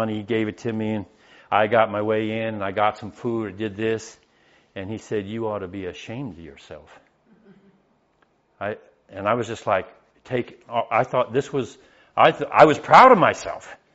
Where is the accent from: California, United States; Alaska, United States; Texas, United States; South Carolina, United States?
California, United States; now in Florida, United States; I came from California to the farm in Florida, and the difference was drastic.